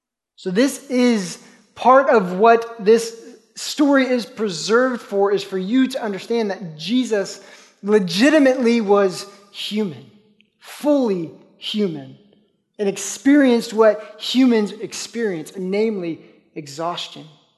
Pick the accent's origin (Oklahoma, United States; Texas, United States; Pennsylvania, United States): Oklahoma, United States; We grew up in Oklahoma.